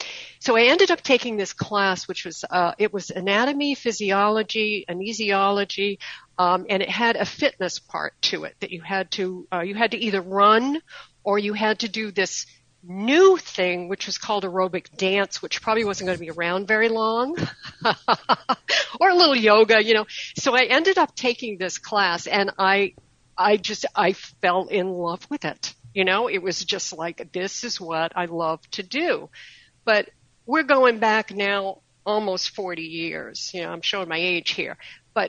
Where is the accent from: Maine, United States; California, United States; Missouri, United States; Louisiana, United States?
Maine, United States; I'm actually originally from Maine, So I kind of have connections up in the Northeast.